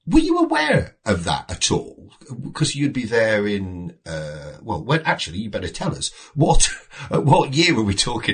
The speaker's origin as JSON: {"language": "English", "region": "England", "country": "United Kingdom", "said": "So, obviously we're English."}